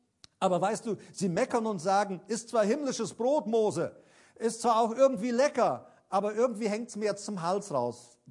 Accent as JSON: {"language": "German", "country": "Paraguay", "second_language": "German", "said": "ich komme ja aus Paraguay und ich habe auf Pferden, Viehherden geholfen mit zusammentreiben."}